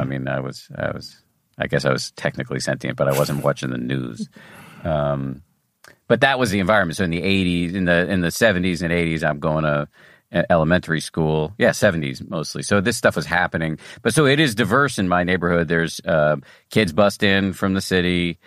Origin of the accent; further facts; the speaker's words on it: Newton, Massachusetts, United States; I grew up in Newton, Massachusetts, mm-hmm. which is not far from where you are right now